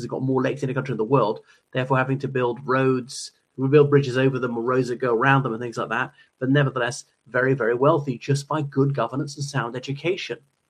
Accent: Ireland; from Ireland, celebrating Finnish Independence Day 3 days late.

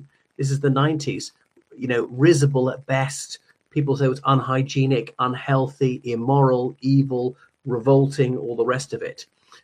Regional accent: Ireland; from Ireland.

